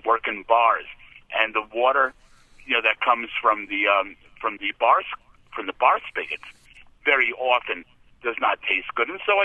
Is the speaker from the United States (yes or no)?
yes; New York, United States; moved away; I'm a New Yorker in exile